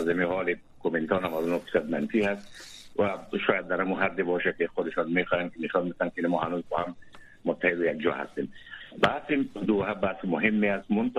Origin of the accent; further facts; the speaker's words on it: Afghanistan; همه ما افغان هستم